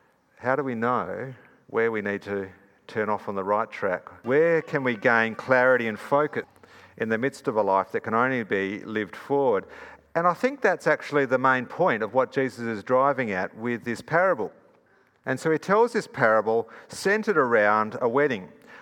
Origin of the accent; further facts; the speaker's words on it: Perth, Western Australia, Australia; moved away; And I grew up in Perth. It's almost 20 years ago that I left Perth.